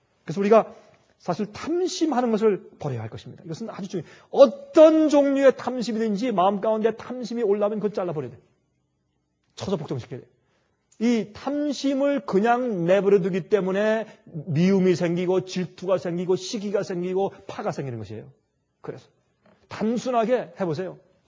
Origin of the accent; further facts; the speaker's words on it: South Korea; now in abroad; 여러분들 어릴 때에 한국에서 수세식 그런 현대식 화장실에서 자란 분들은 젊은 사람들이죠. 다 젊은 분들이고. 그러나 나이가 좀 든 분들은 우리가 어릴 때는 그런 거 없었죠, 한국에.